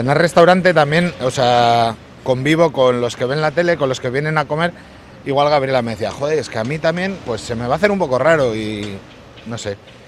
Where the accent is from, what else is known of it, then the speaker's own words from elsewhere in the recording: San Sebastián, Basque Country, Spain; Yo solo digo que si soy de Donosti, el mar está aquí al lado, me va a tocar pescado.